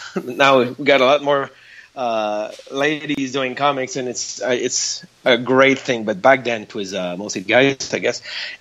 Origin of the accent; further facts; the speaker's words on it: Montreal, Quebec, Canada; And I'm French-Canadian. I'm from Montreal, so I could have either choose the American market or the European market.